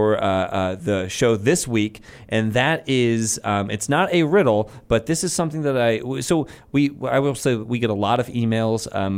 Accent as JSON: {"language": "English", "country": "Iceland", "said": "I'm from Iceland, and within our breed of sheep, we have a specific subset of..."}